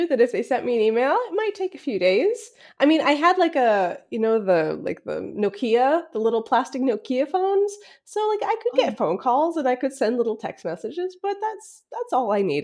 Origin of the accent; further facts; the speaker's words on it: Canada; I'm originally Canadian, by the way.